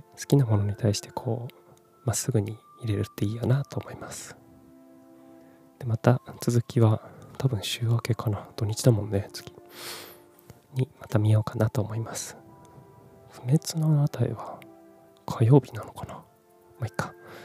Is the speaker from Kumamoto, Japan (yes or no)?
yes; Kumamoto, Japan; also born or lived in Fukuoka / Tokyo; 18歳から福岡、30歳から東京で暮らし、35歳で会社を辞め、地元の熊本でフリーランスのウェブライターとして生きることにした僕